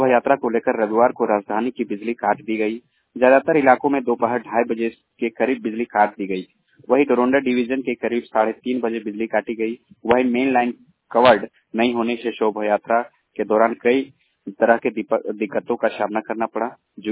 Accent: Ranchi, Jharkhand, India; मैं रांची से हूँ

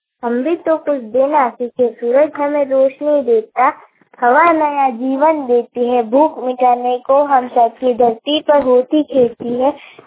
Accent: Samakona, India; मैं 8वीं कक्षा में पढ़ती हूँ और मेरे गांव का नाम सामाकोना है।

